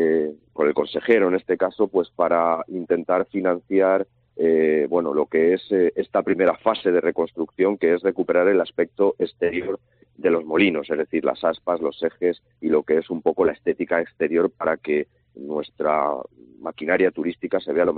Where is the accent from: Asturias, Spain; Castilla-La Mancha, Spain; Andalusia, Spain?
Castilla-La Mancha, Spain; Consuegra; ¿qué les voy a decir yo de mi pueblo? Que yo soy un enamorado de Consuegra, pero es cierto que Consuegra, dentro de Toledo, dentro de Castilla-La Mancha y dentro de España